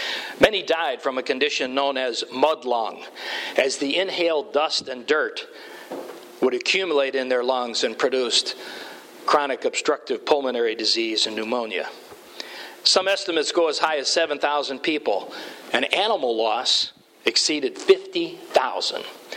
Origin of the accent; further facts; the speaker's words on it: Chicago, Illinois, United States; And I'm from Chicago. I mean, I had a house.